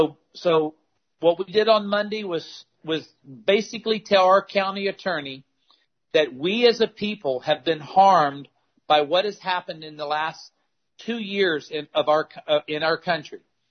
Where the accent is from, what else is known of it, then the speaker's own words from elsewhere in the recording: United States; I am a patriot. I am an American, and I believe in my country